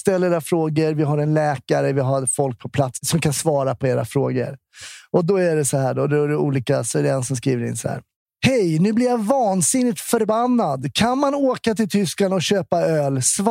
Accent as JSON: {"language": "Swedish", "town": "Stockholm", "region": "Stockholm County", "country": "Sweden", "tie": "born or raised there", "said": "jag är uppvuxen i Stockholm."}